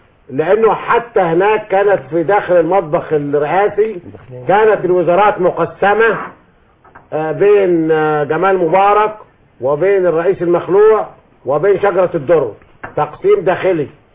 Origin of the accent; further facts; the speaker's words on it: Upper Egypt, Egypt; فزي ما بيقول المثل البلدي عندنا في الصعيد